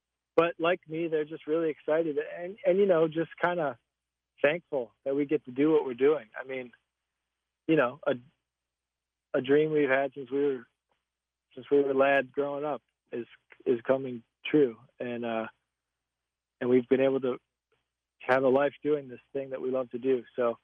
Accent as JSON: {"language": "English", "region": "Michigan", "country": "United States", "tie": "born or raised there", "said": "we grew up in Michigan, and I spent a lot of time up on Lake Huron."}